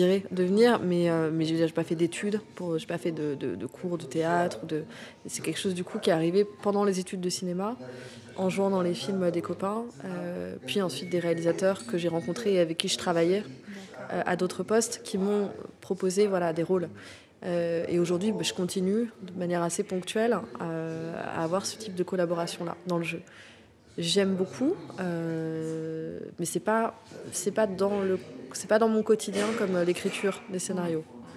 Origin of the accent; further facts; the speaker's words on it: Nantes, Pays de la Loire, France; Alors, je suis arrivée à Nantes tout de suite. Mes parents étaient déjà installés à Nantes, donc je suis pas née à Nantes techniquement, mais voilà, je suis nantaise.